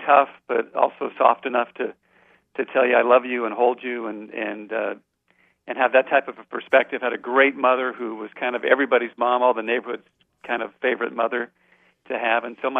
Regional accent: Redmond, Washington, United States; I am a product of the great Northwest, where it rains all the time, and specifically right outside of Seattle in a little town called Redmond, Washington, I think best known for being the headquarters of Microsoft.

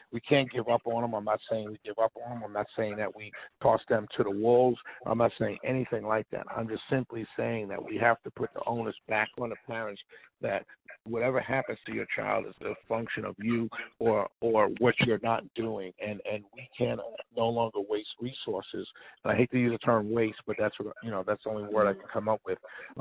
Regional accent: Harlem, New York, United States; Then I always came home to where I grew up in Harlem, so I had really the best of both worlds.

